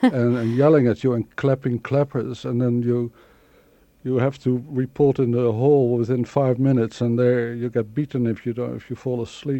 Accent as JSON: {"language": "English", "town": "Rotterdam", "region": "South Holland", "country": "Netherlands", "tie": "born or raised there", "said": "I grew up in Rotterdam in Holland from a sort of comfortable family"}